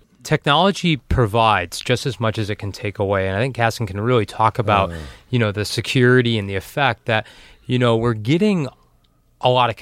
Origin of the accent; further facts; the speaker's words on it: Detroit, Michigan, United States; And now when we tell people as we travel the globe that we're from Detroit, they're fascinated.